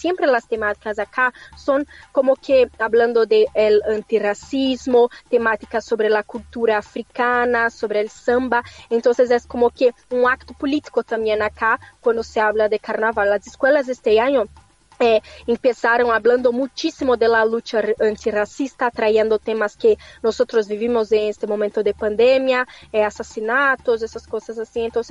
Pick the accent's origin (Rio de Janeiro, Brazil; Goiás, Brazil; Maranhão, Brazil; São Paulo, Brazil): São Paulo, Brazil; Spanish is a second language; Acá en São Paulo, yo soy de São Paulo